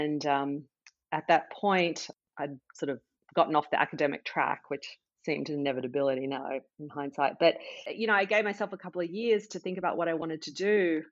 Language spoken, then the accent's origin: English; Australia; moved away; I'm Australian and I was on sabbatical. So we moved to Australia for 6 months.